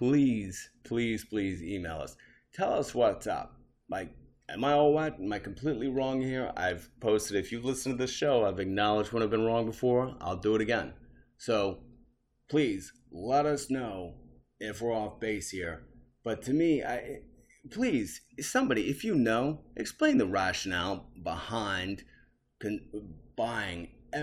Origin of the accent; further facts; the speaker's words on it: Metairie, Louisiana, United States; And I'm saying this as I'm from Metairie, but it's part of the greater New Orleans area.